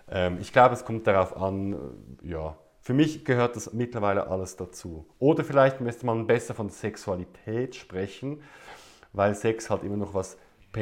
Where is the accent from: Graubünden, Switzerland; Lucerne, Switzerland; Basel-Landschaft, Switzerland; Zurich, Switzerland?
Zurich, Switzerland; ich bin 35 Jahre alt, ich komme aus Zürich, der Schweiz